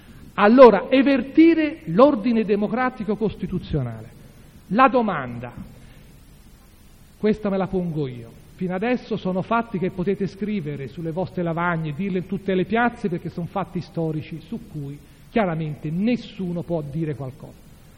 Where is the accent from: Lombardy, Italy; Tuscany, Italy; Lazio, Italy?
Tuscany, Italy; Florence; Quindi è chiaro che noi, come fiorentini